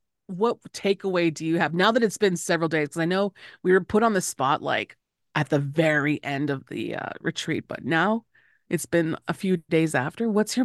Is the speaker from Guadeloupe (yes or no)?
no; Winnipeg, Manitoba, Canada; That's just how I grew up in Winnipeg, right?